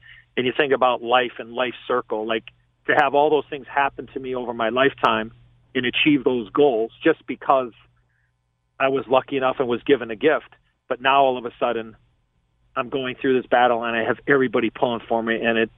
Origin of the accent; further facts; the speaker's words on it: Chicago, Illinois, United States; my whole life, Jim, growing up in Chicago, and again, I grew up, you know, I'm born in 66.